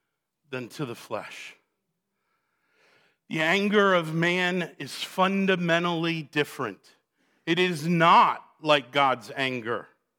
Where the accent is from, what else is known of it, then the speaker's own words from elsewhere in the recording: Boston, Massachusetts, United States; It was exactly like what when I was growing up in Boston.